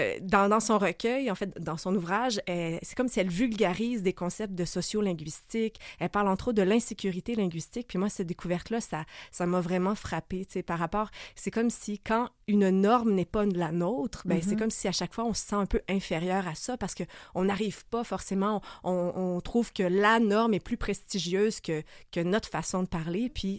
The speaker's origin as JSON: {"language": "French", "region": "Quebec", "country": "Canada", "said": "Je me fais dire des fois que j'ai un accent. Est-ce que je suis moins québécoise parce que j'ai un accent?"}